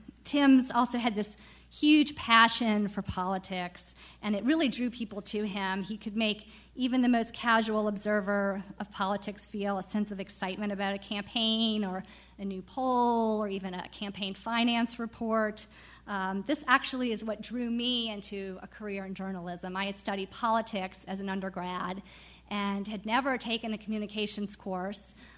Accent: New Orleans, Louisiana, United States; I'm from New Orleans, and we had a debate with the two men who were running for governor at the time

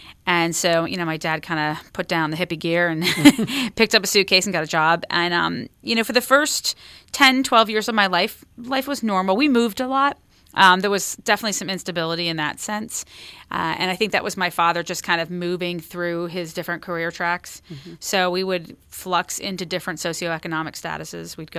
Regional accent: Pennsylvania, United States; So I grew up in Pennsylvania, was born and raised in kind of the Lehigh Valley area. So Easton, Bethlehem, you think of … you know, the Easton, Bethlehem, Allentown area.

